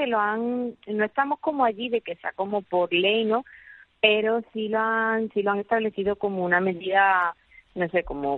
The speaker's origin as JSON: {"language": "Spanish", "country": "Spain", "lives_now": "Costa Rica", "said": "Yo soy española, pero tengo residencia ya en Costa Rica, legalmente."}